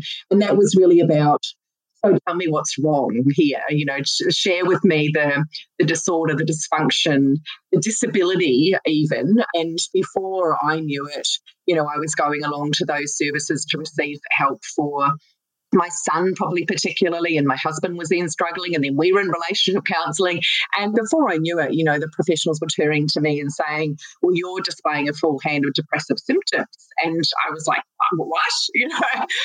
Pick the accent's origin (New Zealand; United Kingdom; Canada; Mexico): New Zealand; So I grew up in New Zealand, in the country, and knew from a very young age